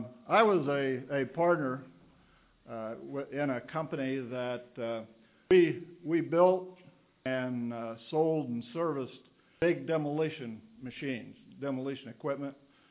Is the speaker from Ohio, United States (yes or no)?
yes; Ohio, United States; I'm from the Buckeye State